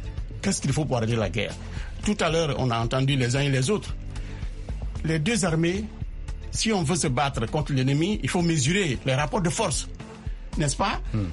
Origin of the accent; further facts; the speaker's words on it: Guinea; Moi, je ne suis pas du Congolais, je suis guinéen.